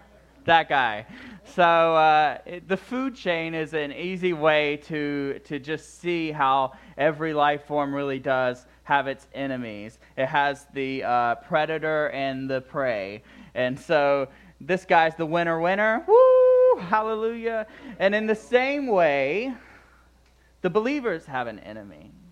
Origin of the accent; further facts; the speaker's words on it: the South, United States; I made it up. I'm from the South. I can do that.